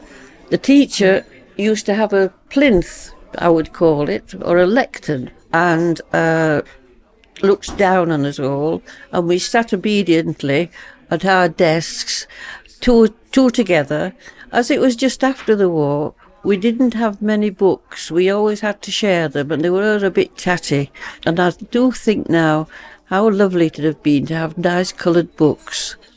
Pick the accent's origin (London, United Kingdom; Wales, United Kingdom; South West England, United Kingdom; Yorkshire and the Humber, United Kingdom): Yorkshire and the Humber, United Kingdom; Darfield; born there; I was born in Darfield, but now I live in Wombwell, but I've moved around quite a lot in between then and now.